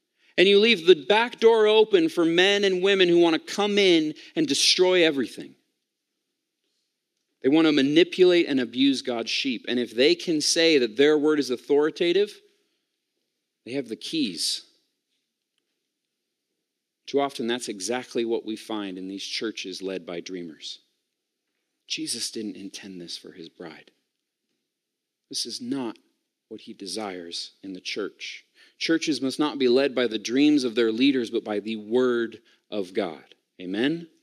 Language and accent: English; United States; now in England, United Kingdom; Now, I know I'm an American in England, so I need to tread lightly here.